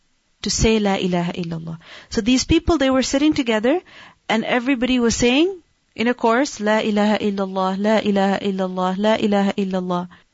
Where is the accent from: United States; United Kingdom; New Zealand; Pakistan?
Pakistan; I grew up in Pakistan.